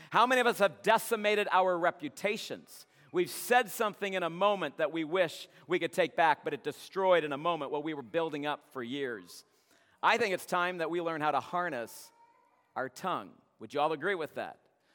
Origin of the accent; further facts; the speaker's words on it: Canada; I am a Canadian, eh? I haven't lost that. I've lost some other things, but I do still retain my Canadian heritage. I have two passports.